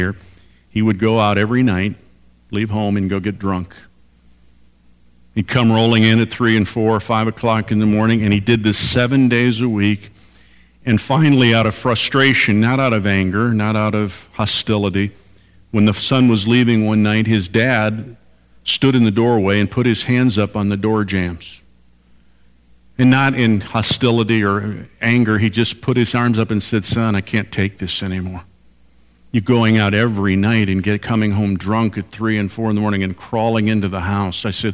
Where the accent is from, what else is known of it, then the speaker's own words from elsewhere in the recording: Chicago, Illinois, United States; I grew up in the Chicago area, and my parents still live in an area that I consider, it's not crime-ridden, but it still kind of has a rough edge to it.